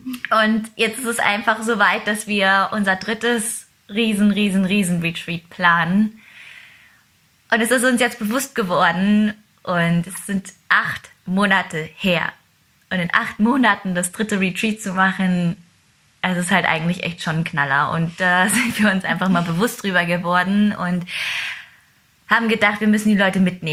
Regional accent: Wetzlar, Hesse, Germany; Wir kommen ja beide hier aus Wetzlar.

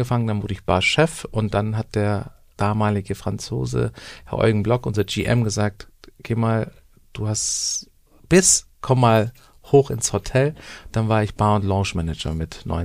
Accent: Baden-Württemberg, Germany; accent: Baden dialect; ich bin aus Süddeutschland, vom Bodensee, ich kann es auch nur schwätzen, das ist ein Kopfproblem. Ja, wir könnten jetzt alles auf Badenzerisch hier runterradeln

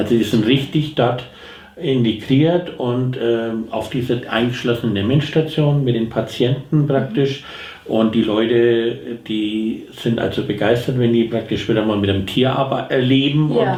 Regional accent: Bayreuth, Bavaria, Germany; born there; now in Seibottenreuth, Germany; ich bin 55 Jahre alt, wohne in Seibottenreuth, bin gebürtiger Bayreuther

